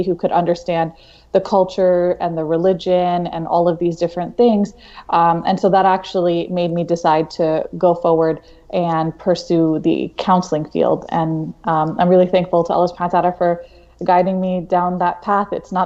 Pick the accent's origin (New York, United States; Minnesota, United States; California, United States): New York, United States; I'm originally from New York. I went to Brooklyn College.